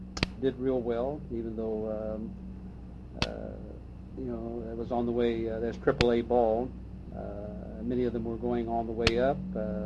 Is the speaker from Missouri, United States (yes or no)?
yes; Kansas City, Missouri, United States; as I told you, I grew up in Kansas City and was a member of the Knothole Gang